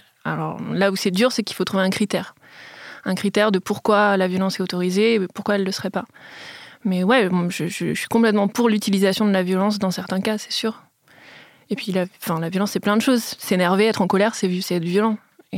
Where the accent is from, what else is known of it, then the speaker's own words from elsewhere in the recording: Metz, Grand Est, France; moi, j'ai grandi à Metz, et on faisait pas trop de classe verte.